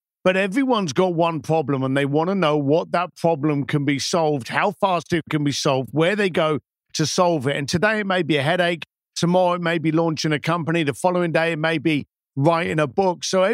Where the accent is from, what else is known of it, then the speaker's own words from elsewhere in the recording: East London, London, United Kingdom; So I came from East London. I came from a bricklaying firm.